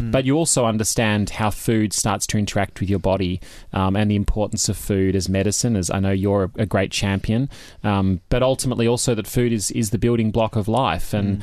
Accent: Victoria, Australia; I grew up in Australia. I grew up in just near Melbourne. And I grew up in a big Italian family.

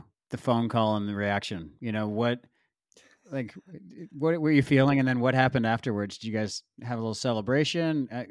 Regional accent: Toronto, Ontario, Canada; Well, I, for one, am looking forward to going back to my hometown of Toronto in November with you and seeing the induction ceremony.

